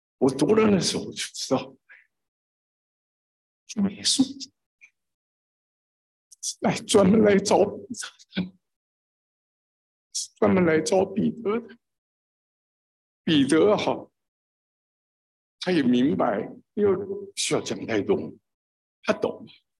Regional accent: Taiwan; 当他们撤这个跟着国民政府撤退到台湾的时候，我们都住在眷村，住在眷村是讲那个外省话，我们眷村是四川人居多，所以每个人都会讲四川话，但是我不会讲台语。

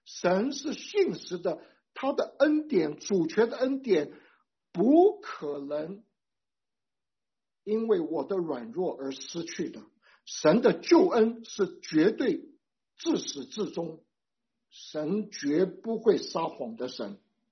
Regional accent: Taiwan; 我是从台湾来的，我是从小就在基督教的环境长大的。

